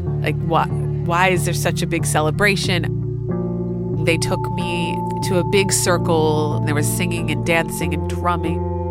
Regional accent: United States; this is a community that I didn't grow up in. I grew up in America, and this is huge.

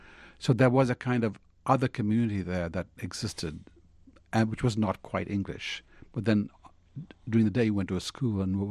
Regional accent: Sri Lanka; when I grew up in Sri Lanka, I didn't really read many books.

